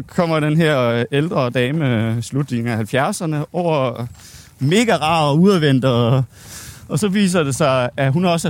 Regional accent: Region of Southern Denmark, Denmark; Jeg er fra Fyn.

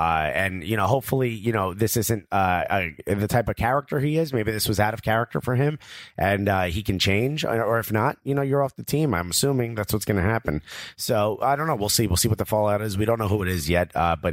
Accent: New York, United States; We're from New York. That surprises us.

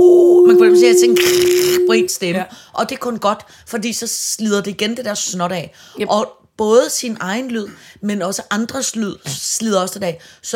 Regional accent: Capital Region of Denmark, Denmark; men vi er jo også fra Nordsjælland

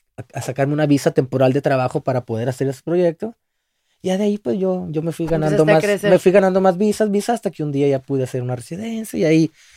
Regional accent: Hermosillo, Sonora, Mexico; now in United States; yo soy de Hermosillo, Sonora. Son como 150 millas de la frontera, la gente que no conozca.

